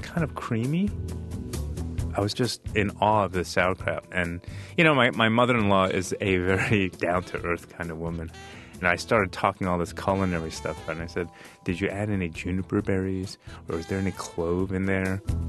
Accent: New York City, New York, United States; moved away as an adult; I grew up in New York City where sauerkraut for me was always about kind of sidewalk hot dog carts.

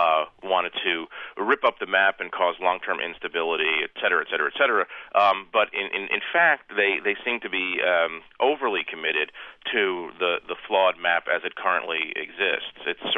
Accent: United States; Oh, yeah. I'm American, you know.

